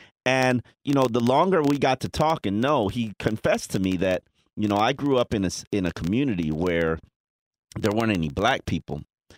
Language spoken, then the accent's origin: English; Lake Stevens, Washington, United States; he probably said, like, Scott Lake, and I'm from Lake Stevens. I was like, you insulted me, bro, thinking I'm from Scott Lake.